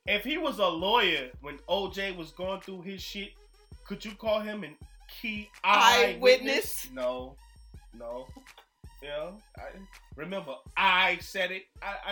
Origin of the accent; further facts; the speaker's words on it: New Jersey, United States; And I'm from Jersey. We from Jersey.